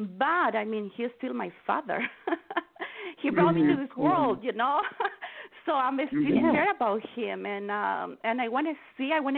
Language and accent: English; Chile; Chile, originally